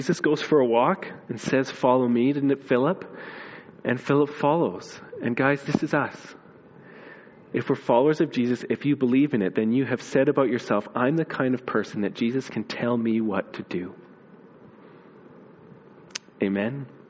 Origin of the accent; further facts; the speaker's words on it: Vernon, United States; When I was growing up, that place wasn't Nazareth. It was Cherryville. I grew up in Vernon.